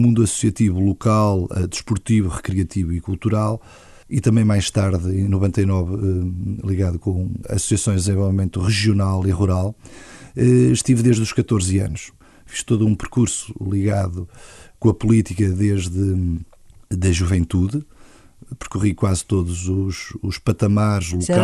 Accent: Vozela, Viseu, Portugal; Nasci em Vozela e sempre habitei em Câmara, freguesia de Câmara. Hoje, União de Freguesias, Câmara Carvalhal de Bermilhas. Fiz o percurso todo na escola primária local.

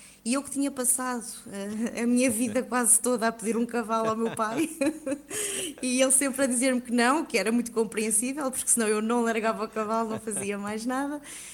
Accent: Santarém, Portugal; now in Coimbra, Portugal; na minha cidade, que sei que sou de Santarém

